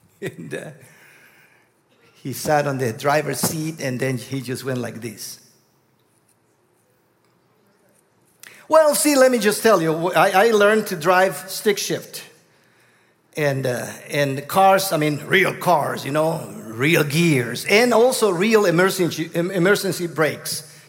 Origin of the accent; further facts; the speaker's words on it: Guatemala; accent: southern; I come from Guatemala, hence my southern accent.